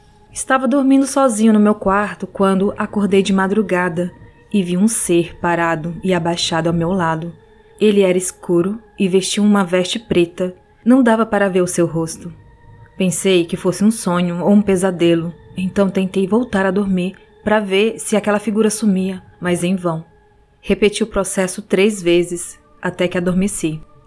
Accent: Santarém, Pará, Brazil; que mora em Santarém, no Pará, que é a minha cidade natal.

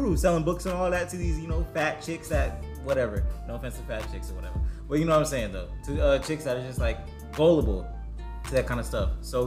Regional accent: Jamaica; I'm Jamaican to the core, bro. We not with it.

